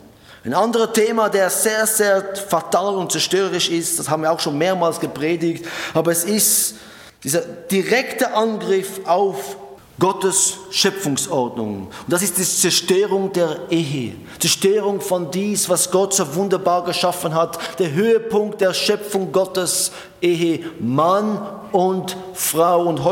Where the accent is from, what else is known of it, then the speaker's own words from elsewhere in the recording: Switzerland; Und wir als Schweizer Volk haben dafür gestimmt.